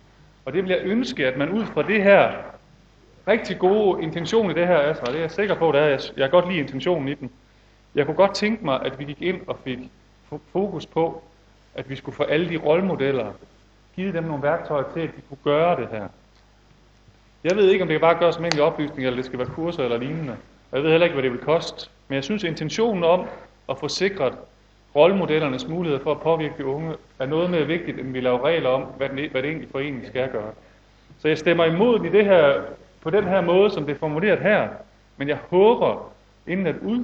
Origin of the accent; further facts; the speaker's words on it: Ølgod, Region of Southern Denmark, Denmark; jeg kommer helt ud fra Vestjylland, en lille by, der hedder Ølgod.